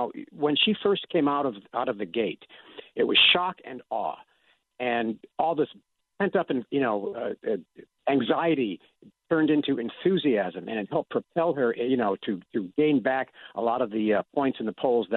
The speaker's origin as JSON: {"language": "English", "town": "Bristol", "region": "Connecticut", "country": "United States", "tie": "born or raised there", "said": "Well, I grew up in Bristol, so I worked at the radio station there."}